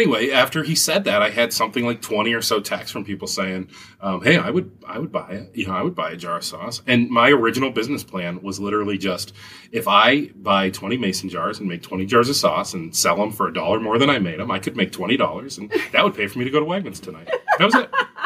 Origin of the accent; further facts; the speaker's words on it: Conneaut, Ohio, United States; now in Rochester, United States; So I moved here in 2007. I'm from a little town, Conneaut, Ohio. So about 3 hours from here. Not too far, just across the border in Ohio.